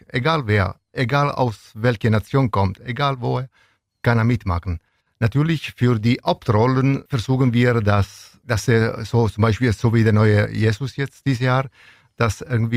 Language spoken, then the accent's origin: German; Venosa, Basilicata, Italy; now in Ulm, Germany; seit ich in Ulm war, habe ich immer diese Hintergedanken. Ich möchte irgendwann diese Tradition von meiner Stadt Venosa nach Ulm und Neu-Ulm bringen.